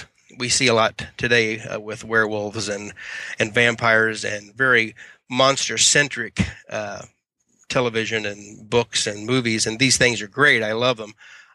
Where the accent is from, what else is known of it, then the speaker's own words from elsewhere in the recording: Lethbridge, Alberta, Canada; also born or lived in Halifax, Canada; I was born in Halifax in 1950, and it was the nurses who named me … They said they couldn't stop my mother's bleeding. I don't think she ever got to hold me. We lived in an old house in Lethbridge, Alberta, near where Mama had grown up.